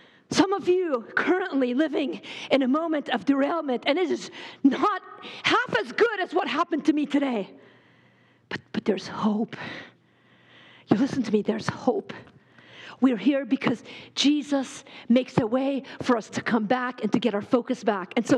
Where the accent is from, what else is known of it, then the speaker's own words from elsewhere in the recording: Beirut, Beirut Governorate, Lebanon; I grew up in Beirut, Lebanon.